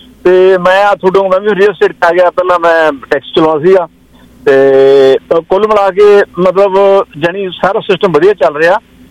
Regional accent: Aitiana, Punjab, India; moved away as an adult; now in Canada; ਮੈਂ ਅਸਲ ਤੁਹਾਡੇ ਸਹੁਰਿਆਂ ਦੇ ਸ਼ਹਿਰ ਦੇ ਨੇੜੇ ਰਾਏਕੋਟ, ਤੁਹਾਡੇ ਮੇਰਾ ਪਿੰਡ ਐਤੀਆਣਾ ਨਾਲ ਹੀ

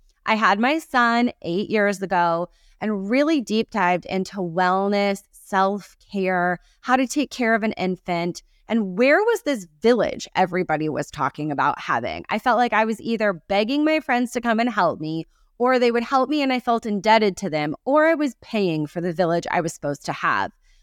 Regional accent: New York, United States; also born or lived in Connecticut; Now, I grew up in New York and Connecticut with the OG of Pinterest moms.

